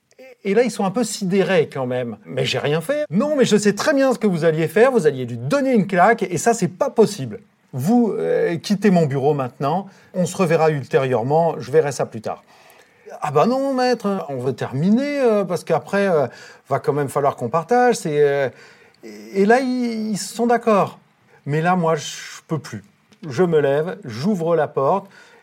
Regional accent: Normandy, France; Chez nous, en Normandie, on dit que c'est un taiseux.

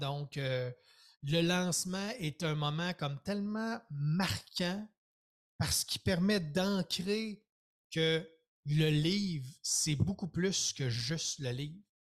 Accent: Quebec City, Quebec, Canada; moi, je suis natif de Québec.

